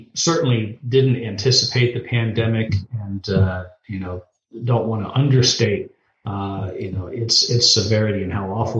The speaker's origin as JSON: {"language": "English", "region": "Pennsylvania", "country": "United States", "tie": "born or raised there", "lives_now": "Atlanta, United States", "said": "I grew up in Pennsylvania and went to college at William & Mary in Virginia, and law school at George Washington University, and came to Atlanta in 1991 with the Powell Goldstein firm."}